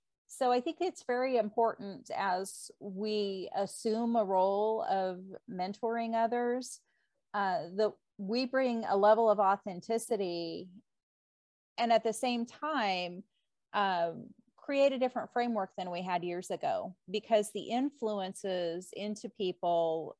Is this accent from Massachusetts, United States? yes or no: no; Kansas, United States; we raised and milked Holstein cows, and that was predominantly what was raised where I grew up in Kansas.